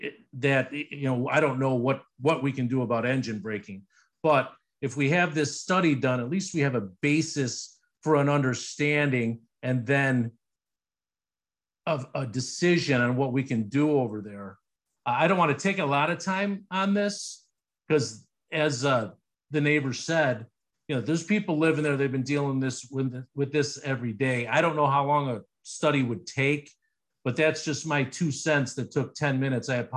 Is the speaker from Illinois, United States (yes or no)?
yes; Oak Park, Illinois, United States; Like, I grew up in Oak Park. You know, they shut down Austin in the 70s.